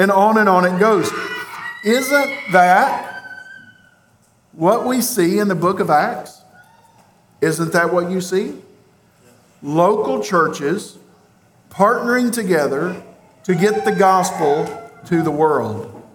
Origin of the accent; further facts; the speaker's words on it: Kentucky, United States; You can tell, by the way, I'm from Kentucky. I know how to say that. Louisville, Kentucky.